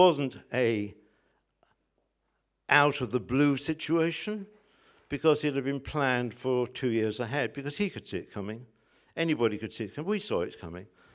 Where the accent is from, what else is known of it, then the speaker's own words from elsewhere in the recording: United Kingdom; That's because we're British.